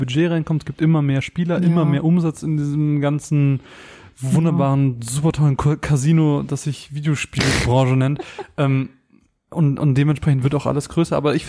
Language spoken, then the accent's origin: German; Germany; Für uns als Deutsche wäre das natürlich perfekt.